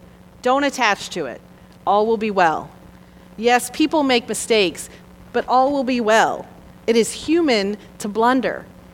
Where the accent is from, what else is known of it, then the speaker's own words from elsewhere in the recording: United States; our lives are branded with medieval ideas about Christianity because we grew up in the United States.